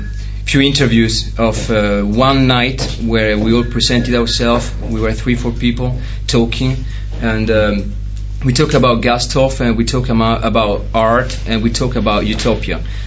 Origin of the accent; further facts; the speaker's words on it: Toulouse, Occitania, France; English is a second language; I come with the group from Toulouse, France.